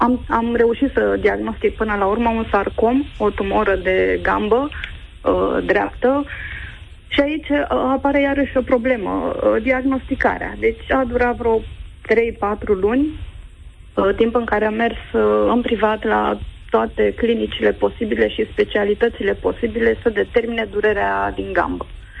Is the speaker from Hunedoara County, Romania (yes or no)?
no; Bucharest, Romania; sunt din București și am acum 46 de ani.